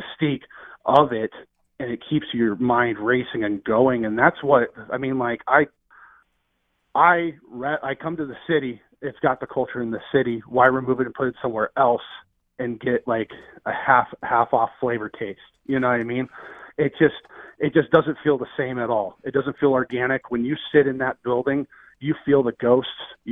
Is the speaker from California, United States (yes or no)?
no; Kent, Washington, United States; I grew up in Kent. And my parents would drive me into Seattle for things when I was a kid